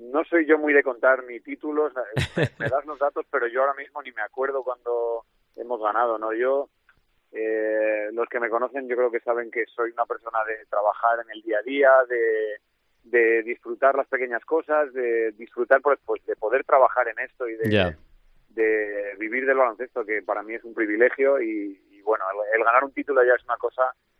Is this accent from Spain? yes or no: yes; Salamanca, Castile and León, Spain; Salamanca está siempre conmigo. Yo soy salmantino de corazón y mis amigos están allí, mi familia está allí.